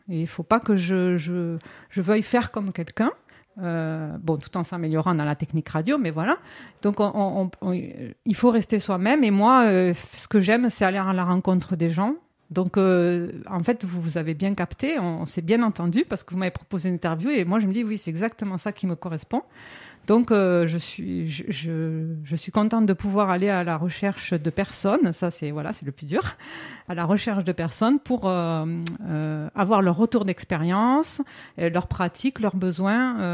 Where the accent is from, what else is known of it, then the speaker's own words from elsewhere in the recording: Southwest, France; comme moi, je suis originaire du Sud-Ouest, je ne sais pas si on l'entend avec mon accent